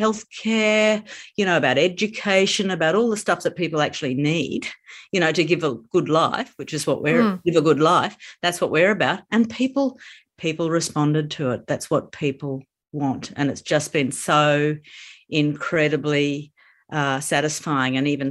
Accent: Queensland, Australia; I feel happier about being a Queenslander. I feel happier about being Australian because Australians want this to happen.

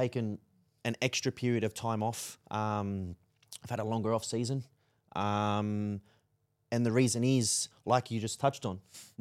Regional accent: Australia; My life is Australia. I am Australian.

